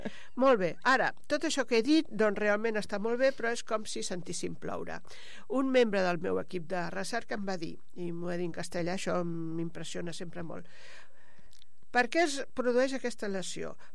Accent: L'Hospitalet de Llobregat, Catalonia, Spain; com a catalana de l'Hospitalet de Llobregat.

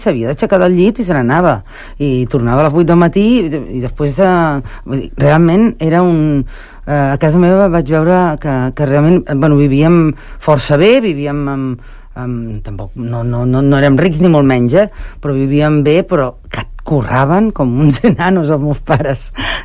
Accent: Barcelona, Catalonia, Spain; born there; now in Sant Cugat del Vallès, Spain; jo vaig néixer a Barcelona, però fa 17 anys vam decidir venir aquí, i és de les millors decisions que hem pres a la nostra vida, perquè m'encanta, em sento molt santcugatenca en aquests moments.

